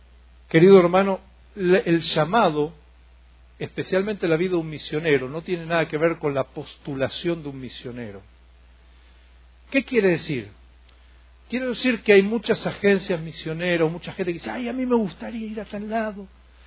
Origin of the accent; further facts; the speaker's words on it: Argentina; establecimos iglesias en mi país, en Argentina